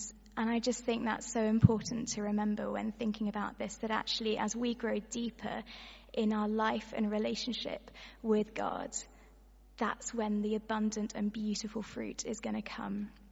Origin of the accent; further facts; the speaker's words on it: South West England, United Kingdom; I am such a country bumpkin. I grew up on Dartmoor.